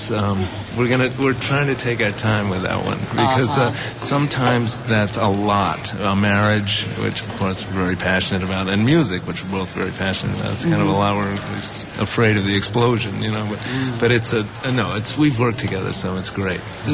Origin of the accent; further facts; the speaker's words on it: Boston, Massachusetts, United States; born there; also born or lived in Washington, D.C.; now in New York City, United States; But originally, I was born in Boston, then lived in Washington, D.C. for a while. And now I'm living in New York.